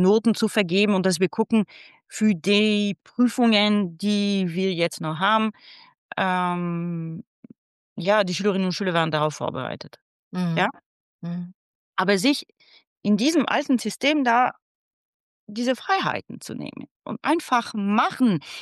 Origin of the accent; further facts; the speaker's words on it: Bavaria, Germany; du weißt, bei uns in Bayern nach der 4. Klasse wird es entschieden